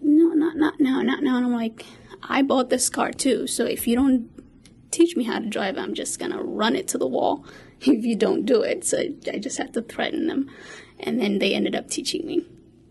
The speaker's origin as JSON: {"language": "English", "country": "Somalia", "second_language": "English", "moved": "yes", "lives_now": "United States", "said": "I am originally from Somalia, and I've lived in the United States for 12 years."}